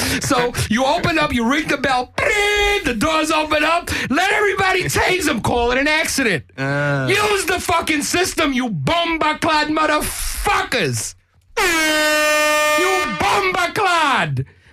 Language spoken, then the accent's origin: English; New York, United States; like New York, we're from New York